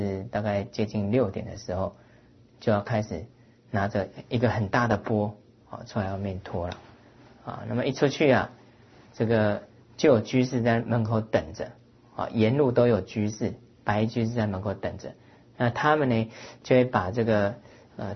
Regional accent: Taiwan; 他晓得我们是台湾来的啊

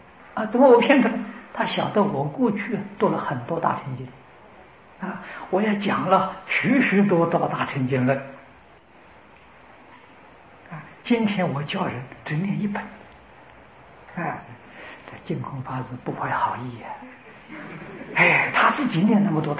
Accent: Taiwan; 在我们台湾人

